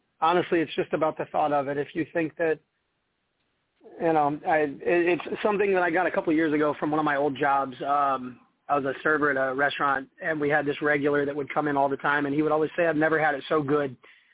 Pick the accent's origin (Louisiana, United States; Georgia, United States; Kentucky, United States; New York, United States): Louisiana, United States; I grew up poor in Louisiana, honestly. My family moved around a lot.